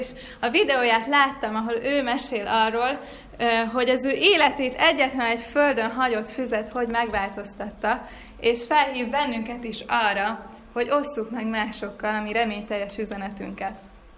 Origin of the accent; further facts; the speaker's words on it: Budapest, Hungary; én budapesti vagyok